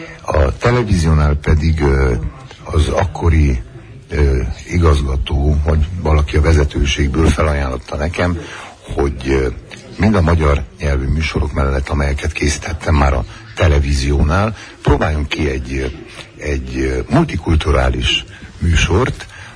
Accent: Cluj-Napoca, Cluj County, Romania; én tulajdonképpen annak idején beleszülettem, és ott nőttem fel, mármint a kolozsvári rádiónál, rádióban

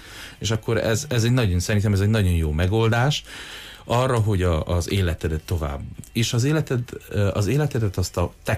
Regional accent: Hungary; mert magyarok vagyunk, szeretünk siránkozni.

